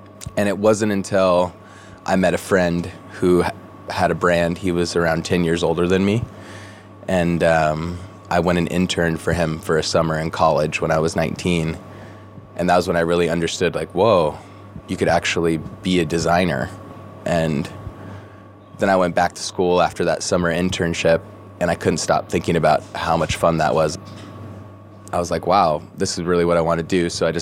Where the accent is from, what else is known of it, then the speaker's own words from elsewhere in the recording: Pismo Beach, California, United States; I grew up in Central California, which is a small town called Pismo Beach. So it's 3 hours south of San Francisco and 3 hours north of Los Angeles.